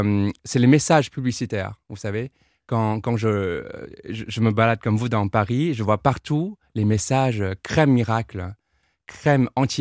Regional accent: South China, China; Je viens du sud de la Chine, un village que vous mentionnez

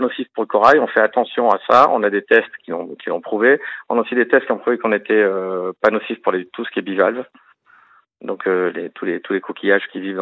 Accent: Réunion; j'ai grandi à La Réunion dans les années 70.

